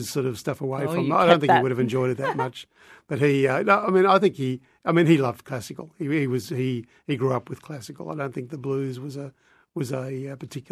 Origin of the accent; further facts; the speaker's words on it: Sydney, New South Wales, Australia; which was pretty much the standard fare when I was growing up in Sydney in the 60s and 70s